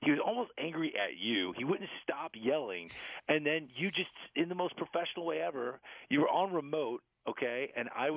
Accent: St. Louis, Missouri, United States; Because I'm from St. Louis, I looked and I tried to find people that I knew.

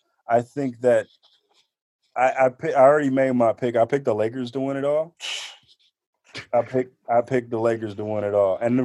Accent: Oakland, California, United States; I'm from Oakland, man.

